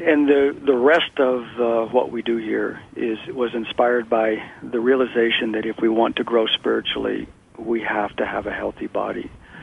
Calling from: Oregon, United States; Just at the bottom. We're 15 miles from the California border.

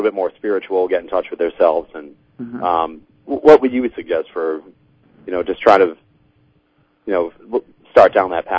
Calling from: Massachusetts, United States; I'm calling from Massachusetts.

